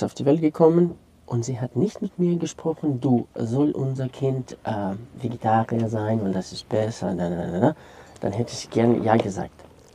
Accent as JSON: {"language": "German", "country": "Ukraine", "said": "für mich als Ukrainer"}